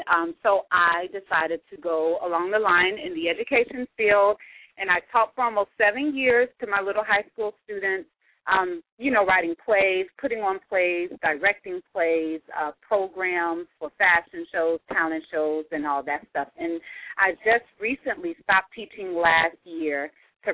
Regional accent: Jacksonville, Florida, United States; Okay, well, I am from Jacksonville, Florida, as you stated.

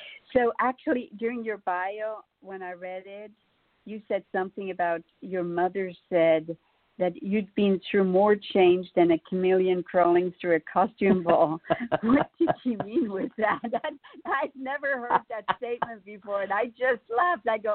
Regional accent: Switzerland; English is a second language; I mean, I was born and raised in Switzerland.

